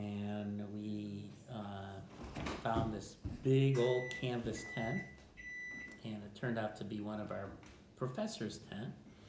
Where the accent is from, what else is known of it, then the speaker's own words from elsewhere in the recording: Buffalo, New York, United States; I was born in Buffalo. I was told by my parents that when I came out of the hospital, I came into their new home in North Buffalo. And I lived there until I went to college.